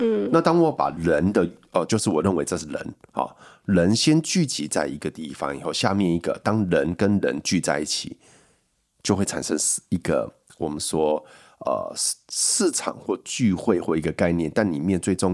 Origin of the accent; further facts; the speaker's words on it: Kaohsiung, Taiwan; 我是高雄人，所以当我到台北来